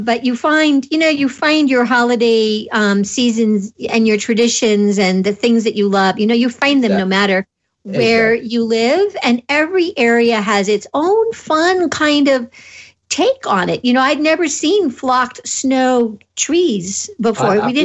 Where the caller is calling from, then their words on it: Albuquerque, New Mexico, United States; Hey, I'm calling in from Albuquerque, where we had snow this morning.